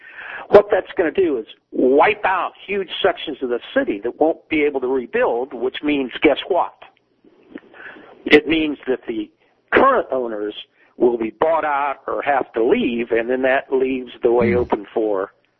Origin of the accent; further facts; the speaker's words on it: Illinois, United States; Look, I'm from Illinois, and I've been a lifelong Republican all my life.